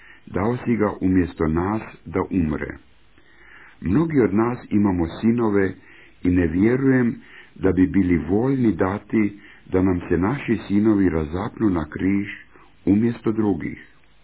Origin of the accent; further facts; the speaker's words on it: Switzerland; now in United States; ja sam sada Amerikanac, ali ja često žudim za mojim krasnim švicarskim Alpama. Mnogo, mnogo puta. Mnogo puta žudim da mogu ponovno hoditi po tom prekrasnom svijetu Alpi, gdje sam kao dijete često puta provodio školski raspust ili vikend.